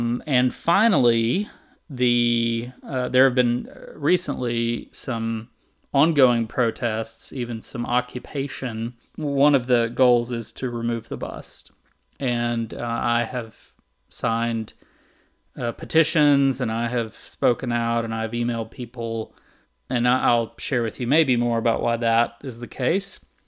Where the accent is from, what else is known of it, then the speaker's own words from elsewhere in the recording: the South, United States; even though I grew up in the South and I've basically always lived in the South